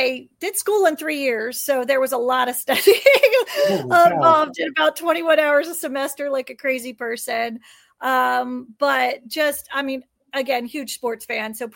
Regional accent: West Virginia, United States; I am originally from West Virginia. I grew up in a little town, basically, you know, I'm not even sure we had one stoplight.

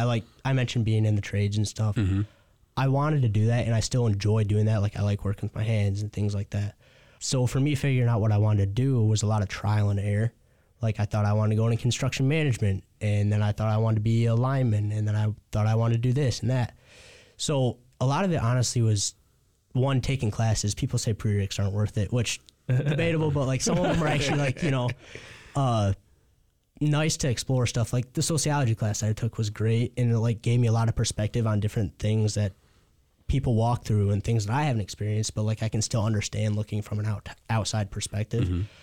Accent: Laingsburg, Michigan, United States; So I'm from Langsburg, small town just outside of Lansing.

